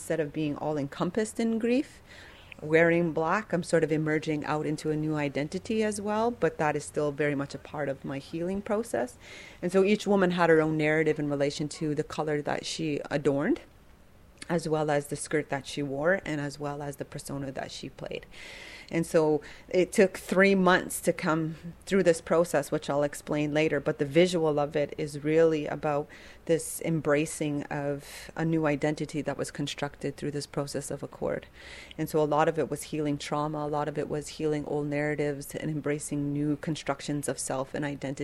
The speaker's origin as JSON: {"language": "English", "town": "Kahnawake", "region": "Quebec", "country": "Canada", "said": "I'm Iroquois from the Mohawk Nation, from Ganawage."}